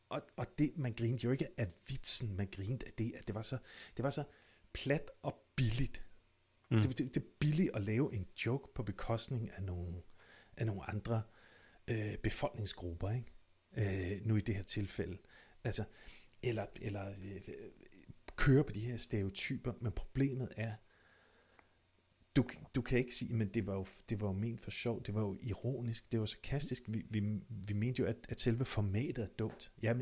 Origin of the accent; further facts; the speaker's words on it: West Jutland, Denmark; Fordi jeg er fra Vestjylland